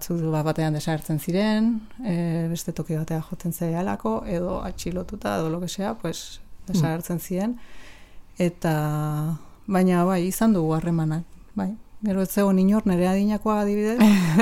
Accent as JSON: {"language": "Basque", "region": "Basque Country", "country": "Spain", "tie": "born or raised there", "also_born_or_lived": "Nicaragua", "said": "hemengoa naiz, bale? Baina, bueno, jaiotzez, ba, nikaragüense, odolez gernikarra, nire familia guztia angoa delako, baina parte handi bat, mexikana."}